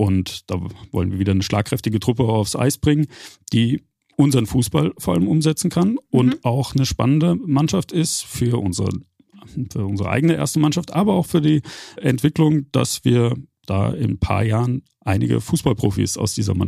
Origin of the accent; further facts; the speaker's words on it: Frankfurt, Hesse, Germany; ich bin 87er Jahrgang. Dementsprechend bin ich eigentlich auf die Welt gekommen und war meine Heimat der Riederwald.